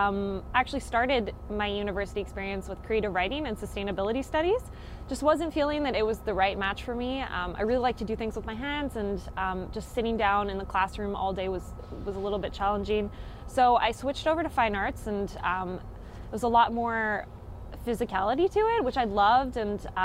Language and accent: English; Beaconsfield, Quebec, Canada; I grew up in Beaconsfield.